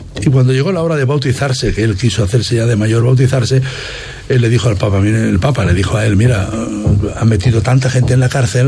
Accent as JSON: {"language": "Spanish", "region": "Valencian Community", "country": "Spain", "said": "Los que somos de la Vega Baja sabemos lo que significa tener agua o no tener agua."}